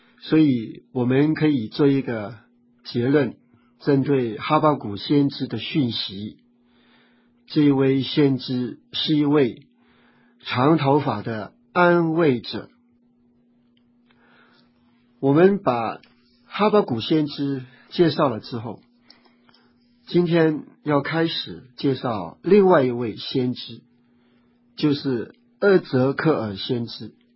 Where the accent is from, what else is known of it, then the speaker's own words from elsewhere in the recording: China; 我们中国人传统就是要扬名声显父母。